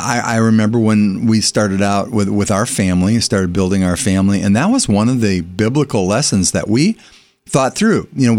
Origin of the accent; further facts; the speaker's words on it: United States; Well, and being an American father